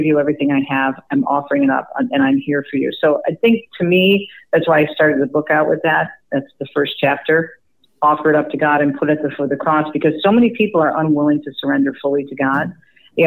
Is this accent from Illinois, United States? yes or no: no; Michigan, United States; also born or lived in Jersey City, New Jersey; My mother was born and raised in Jersey City, as was my father, and I was born in Jersey City, but I moved to Michigan with my family when I was about 5 years old because my father was transferred for work.